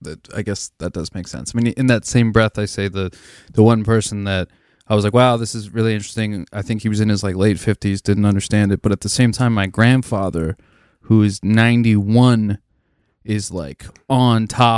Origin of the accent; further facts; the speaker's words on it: Lancaster, Pennsylvania, United States; so like I was born in Lancaster, I've lived in Lancaster, I've had the opportunity through the music and other things to travel around a bit.